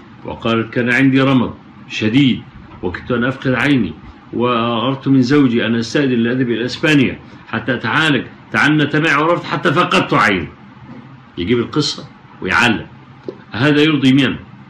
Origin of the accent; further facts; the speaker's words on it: Egypt; زي جماعة عندنا في مصر اخبار اليوم